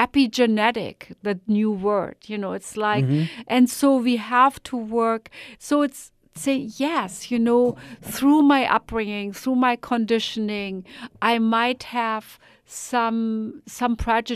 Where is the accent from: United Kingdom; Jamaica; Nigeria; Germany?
Germany; English is a second language; now in United States; I'm German, man. I'm a citizen now.